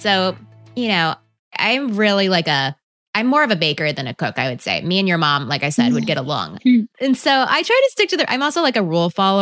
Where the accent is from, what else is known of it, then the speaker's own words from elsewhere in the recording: Texas, United States; I'm from Texas. And so I was starting to make enchiladas for Christmas dinner.